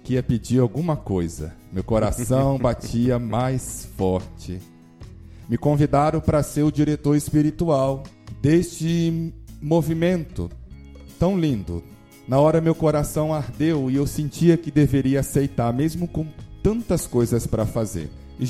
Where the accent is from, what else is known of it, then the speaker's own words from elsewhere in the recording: Rio de Janeiro, Brazil; moved away; Sou carioca, minha família é do Rio de Janeiro, já estou 20 anos fora de casa.